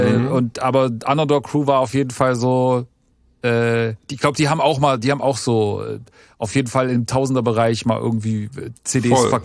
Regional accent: East Germany, Germany; ich bin ja auch Ossi

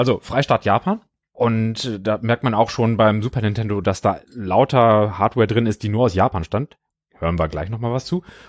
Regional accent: Spain; Für mich als Spanier

